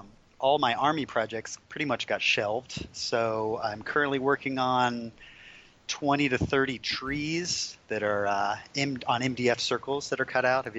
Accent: Florida, United States; I was born and raised in Florida. Moved down here 4 years ago with my beautiful wife.

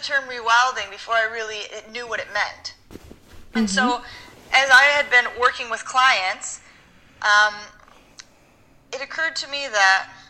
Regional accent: Iowa, United States; In Iowa, I actually really love Iowa.

